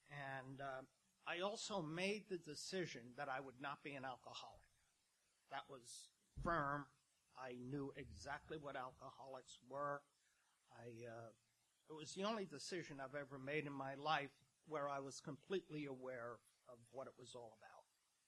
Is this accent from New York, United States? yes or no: yes; Brooklyn, New York, United States; And I grew up in Brooklyn, New York, and I am CIA, Catholic Irish alcoholic.